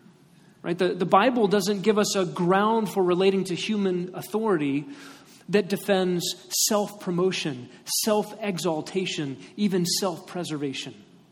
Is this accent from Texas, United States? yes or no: yes; Texas, United States; born there; And I was born in Texas, so I might move.